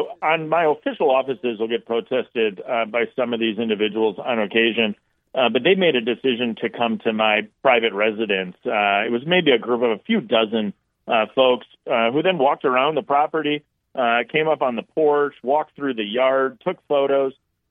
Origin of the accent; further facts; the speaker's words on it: Wisconsin, United States; It's why it's hard in my home state of Wisconsin to find people that are willing to run for school board and city councils.